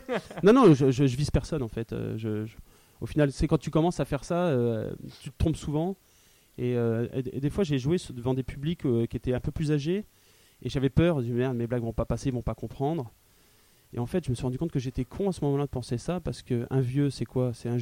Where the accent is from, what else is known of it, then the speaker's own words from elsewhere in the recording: Bourges, Centre-Val de Loire, France; Ouais, je viens de Bourges.